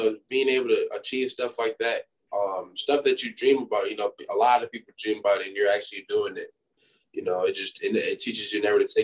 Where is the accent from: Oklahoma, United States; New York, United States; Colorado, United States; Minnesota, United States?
Minnesota, United States; Minneapolis; also born or lived in Woodbury; Growing up in Minneapolis and Woodbury, like, Minneapolis, so back to me, I thought Minneapolis and, like, Minnesota was huge.